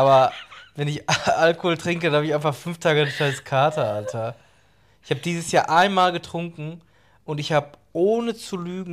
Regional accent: North Rhine-Westphalia, Germany; Wir kommen aus dem Ruhrpott, ne?

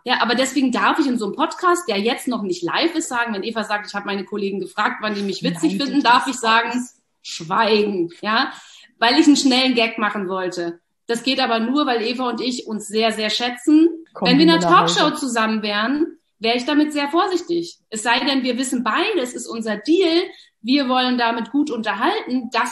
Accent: Berlin, Germany; ich komme aus Berlin

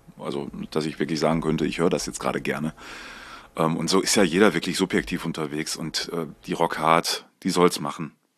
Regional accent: Italy; German is a second language; aber wenn ich als Italiener einen Deutsch deutschen Text wieder, ne? einspreche...

